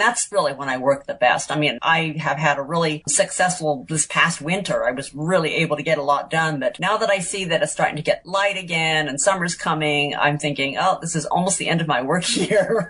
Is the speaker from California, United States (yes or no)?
yes; California, United States; also born or lived in Hawaii; I grew up in California. I got married to my husband who was from Hawaii, living in Hawaii. We lived there for 12 years.